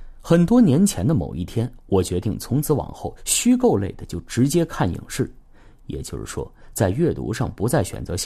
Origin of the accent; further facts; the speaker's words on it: Yanbian, Jilin, China; 我是朝鲜族，有那么十来年，我生活在吉林省延边朝鲜族自治州。在我们老家，很多人都是天生的双语使用者。